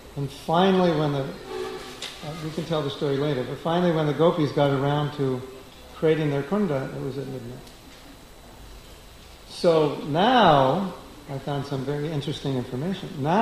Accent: California, United States; And I grew up near Beverly Hills, and so I had friends there, and I knew what it was like.

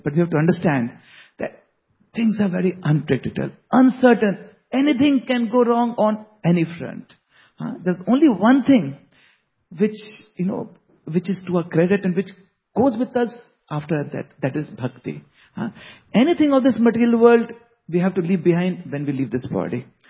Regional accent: Bihar, India; You know, I'm from Bihar, the state of Bihar.

